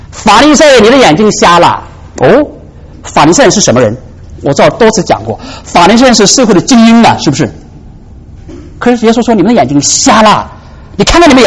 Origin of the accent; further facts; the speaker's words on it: China; 特别是我们中国人了，我们觉得我们知识分子啊，承担一种教化众民的责任啊。